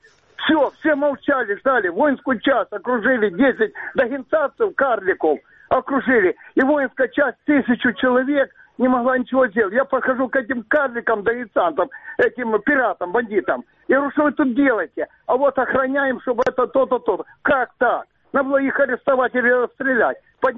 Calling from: Crimea, Ukraine; Я из Крыма звоню, потому что я тут же проживаю 45 лет, бывший военнослужащий, афганец

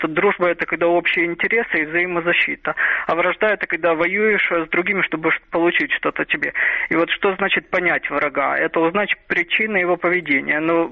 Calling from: Odesa, Odesa Oblast, Ukraine

